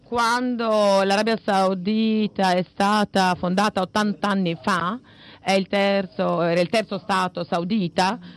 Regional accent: Denmark; Italian is a second language; Io sono cresciuta in Danimarca

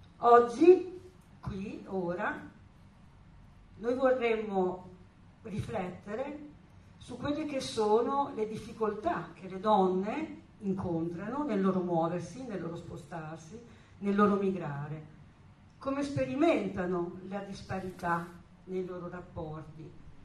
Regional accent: Modena, Emilia-Romagna, Italy; Io sono un modenese da più di due generazioni, ma devo dire che quando oggi guardo la mia città e giro per la mia città, mi sento a volte straniera

